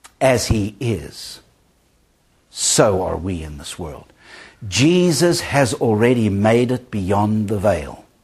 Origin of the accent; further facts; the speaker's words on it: South Africa; And of course, he was a mighty man in South Africa, my home country.